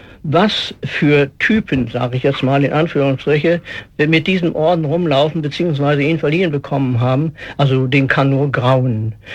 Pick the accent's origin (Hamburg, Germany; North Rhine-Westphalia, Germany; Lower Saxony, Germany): Lower Saxony, Germany; Ich komme aus Ostfriesland. Ein Ostfriese, der gibt nicht auf.